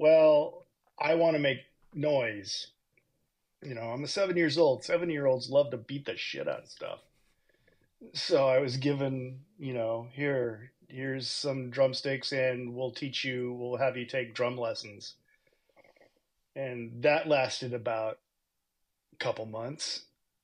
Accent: California, United States; now in Seattle, United States; We'll just say that I moved up from California, which is bad enough in and of itself.

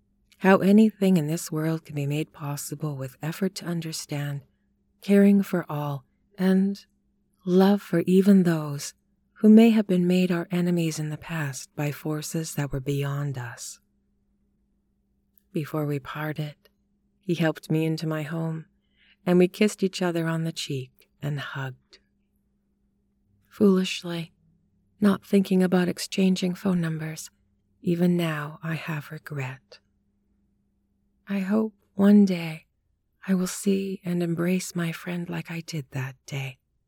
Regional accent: Astoria, New York, United States; I was born and raised in Astoria, Queens, New York City.

